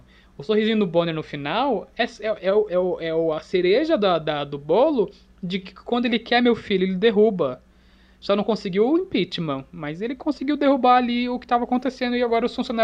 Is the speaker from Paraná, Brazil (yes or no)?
no; São Paulo, Brazil; que sou de São Paulo